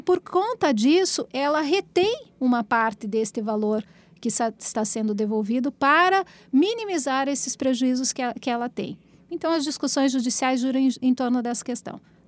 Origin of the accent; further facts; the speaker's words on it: Brazil; até como um bom brasileiro, a gente não tem o costume de ler, né?